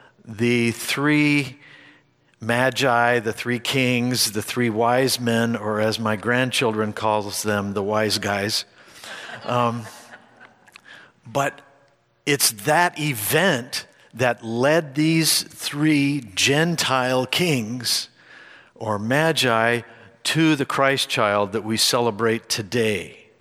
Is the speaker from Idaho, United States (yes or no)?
no; Hollywood, California, United States; As a young lad growing up in Hollywood, I was always disappointed when it was set up in sometime in late November.